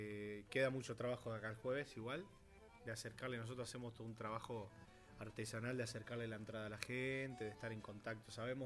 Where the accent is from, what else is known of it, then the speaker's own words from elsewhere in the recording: Garín, Buenos Aires Province, Argentina; De allá de mi pueblo de Garín sale una combi, quizás dos.